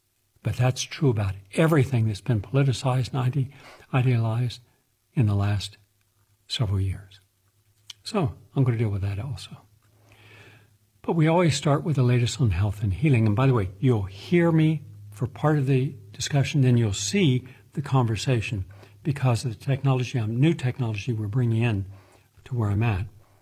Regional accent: United States; So if I went into a museum and I'm from America, I couldn't look at any art from artists who were not American.

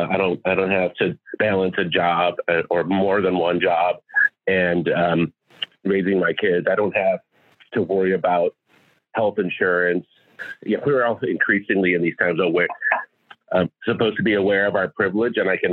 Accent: Chicago, Illinois, United States; I grew up in a house that I grew up in Chicago.

